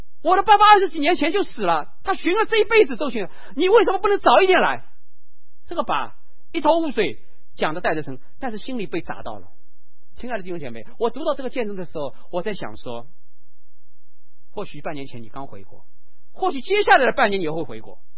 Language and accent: Chinese; Ningbo, Zhejiang, China; 我是宁波人，